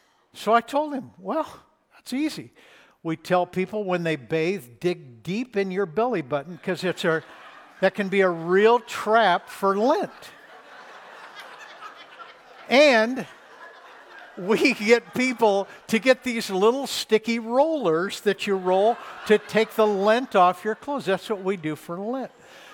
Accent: Los Angeles, California, United States; I'm born and raised in Los Angeles, the city of lotions and fragrances.

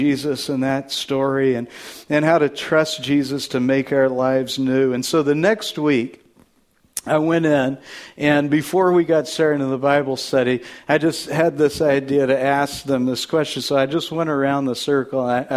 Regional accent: Texas, United States; Now, I grew up in Texas, and I've been in some barns, and I can tell you there's nothing glorious about a barn.

